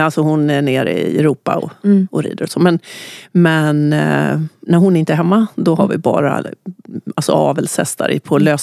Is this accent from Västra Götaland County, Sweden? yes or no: no; Hedemora, Dalarna County, Sweden; Hedemora. Mm. Så där är jag uppväxt.